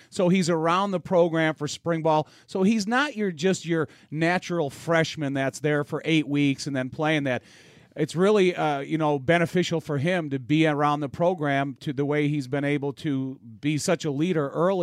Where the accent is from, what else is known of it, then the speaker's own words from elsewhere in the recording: Joliet, Illinois, United States; the reason that I picked Notre Dame is growing up in Joliet, Illinois, is because it's close to home